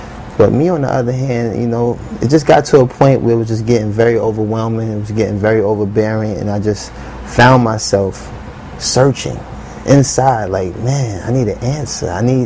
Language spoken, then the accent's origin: English; New York City, New York, United States; You know, I come from New York City. Everything's 24 hours.